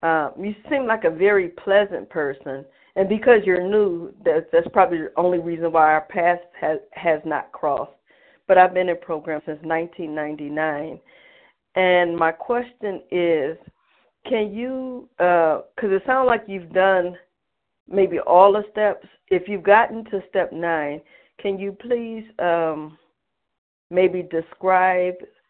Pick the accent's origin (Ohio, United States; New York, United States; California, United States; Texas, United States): Ohio, United States; Cleveland; I'm from Cleveland, Ohio, so I'm familiar with the area.